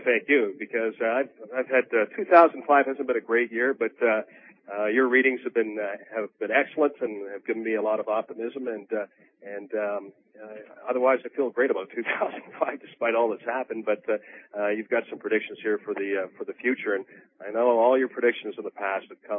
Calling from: Lethbridge, Alberta, Canada; I'm calling from Lethbridge, Alberta.

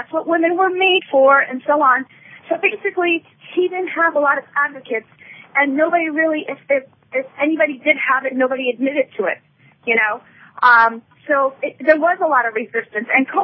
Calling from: New York, United States; I'm calling from New York.

